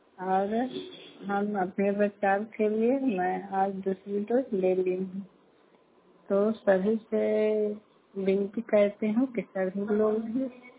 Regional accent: Bihar, India; मैं बढ़िया गाँव से हूँ, भूठाकर पंचायत से, नगर नौ प्रखंड से, नालंदा जिला से।

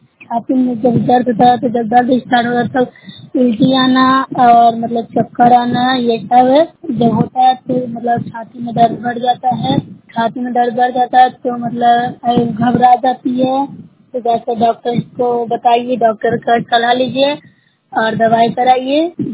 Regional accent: Bihar, India; मैं नूता ब्लॉक से हूँ, जिला नालंदा की निवासी हूँ।

